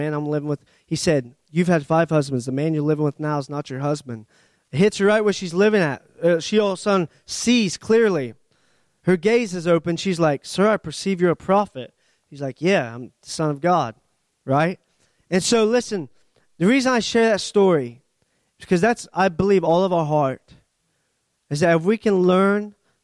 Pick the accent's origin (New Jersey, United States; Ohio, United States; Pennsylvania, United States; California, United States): Ohio, United States; I said, I don't know you. I'm from Ohio.